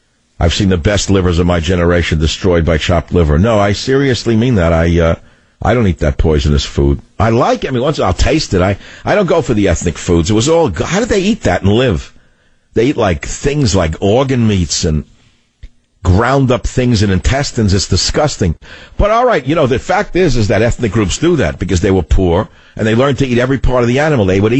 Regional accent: New York, United States; I said, no, I'm from New York. That's how we talk.

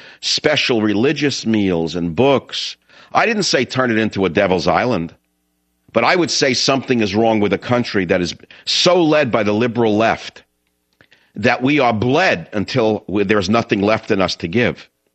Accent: Bronx, New York, United States; and we grew up in the Bronx

